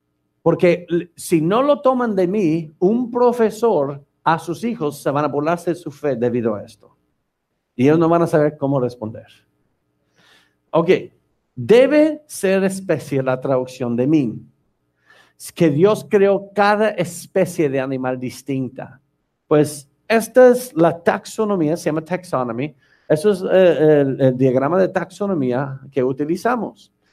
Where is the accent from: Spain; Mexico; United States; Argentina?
United States; born there; Spanish is a second language; Yo soy norteamericano por nacimiento, yo creo que se nota, ¿no?